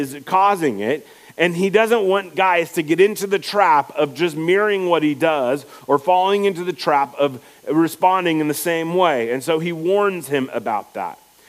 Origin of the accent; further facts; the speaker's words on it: Iowa, United States; And we grew up in Iowa, so that helps too.